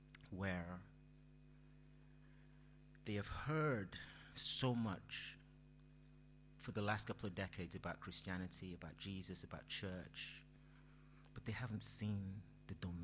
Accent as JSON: {"language": "English", "country": "Nigeria", "said": "Now, I am married to a Bulgarian, so, and I am Nigerian, so nothing against intermarriage, I'm just saying."}